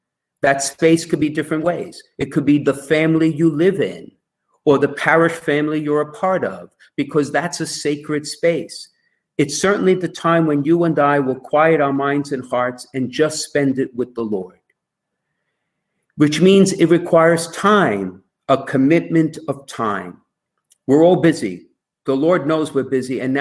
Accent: New York, United States; And as you know from my accent, those of you who may not know me, I was born and raised in New York.

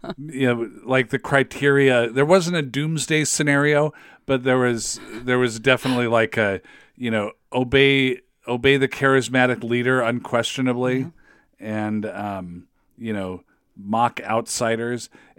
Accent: West Coast, United States; I don't think I'd ever been east of like Iowa in my life. You know, I grew up on the West Coast. So then all of a sudden I was in New Jersey

